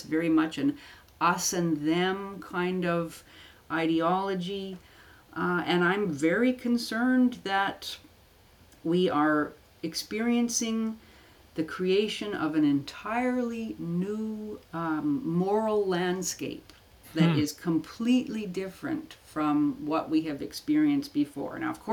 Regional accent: Canada; I'm a Canadian, but I see myself as having the same inheritance on this continent.

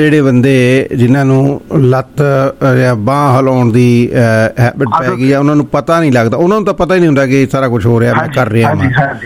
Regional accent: Jhande, Punjab, India; ਜਿਹੜੇ ਸਾਡੇ ਇਸ ਝਾਂਡੇ ਮੇਰਾ ਪਿੰਡ ਹੈ

